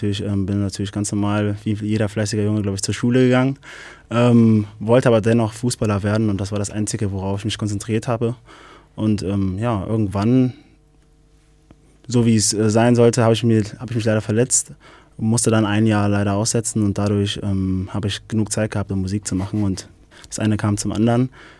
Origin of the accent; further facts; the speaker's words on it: Düsseldorf, North Rhine-Westphalia, Germany; dass ich als Düsseldorfer dafür geeignet wäre